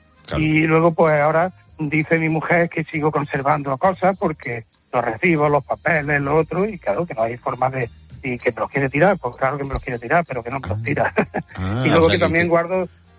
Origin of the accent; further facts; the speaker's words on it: Andújar, Andalusia, Spain; now in Navarre, Spain; yo tenía 16 años y las tenía en principio. Claro, yo hice una mudanza desde mi pueblo, que es Andújar, le hicimos a Navarra.